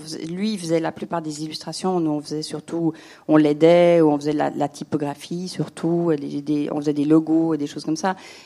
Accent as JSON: {"language": "French", "country": "Switzerland", "said": "En tant que Suisse, on est toujours un peu périphérique, surtout si on habite à Cuy."}